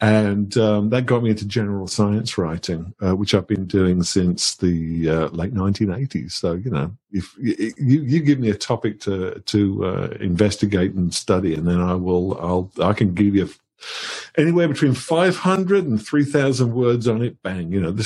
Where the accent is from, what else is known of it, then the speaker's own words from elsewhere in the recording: Birmingham, West Midlands, United Kingdom; But I grew up in England, in the middle part of England, Birmingham. And me and … we're from the same town.